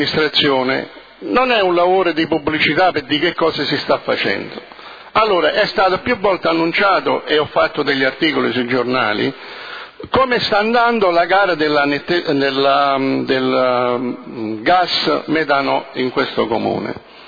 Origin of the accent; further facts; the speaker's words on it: Naples, Campania, Italy; Io sono napoletano, faccio sceneggiate, anima.